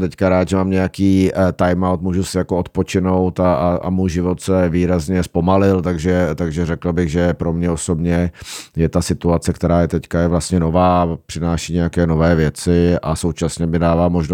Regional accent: Prague, Czechia; Na to, že jsem Pražák a narodil jsem se v Praze

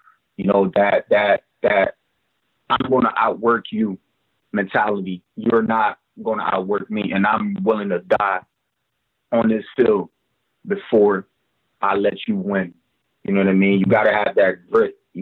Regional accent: Monrovia, Montserrado, Liberia; I'm originally from Monrovia, Liberia. That's in West Africa, near Ghana, Nigeria, near Sierra Leone.

